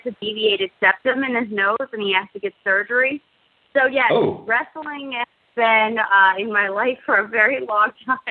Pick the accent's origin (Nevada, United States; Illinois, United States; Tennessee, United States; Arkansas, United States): Illinois, United States; Ottawa; I grew up in Illinois, a small town outside of Chicago. It's called Ottawa.